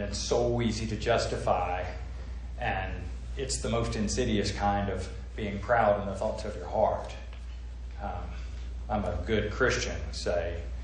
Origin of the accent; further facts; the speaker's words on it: the South, United States; You know, I'm a Southerner. You may not have known that. But we're taught modesty in the South.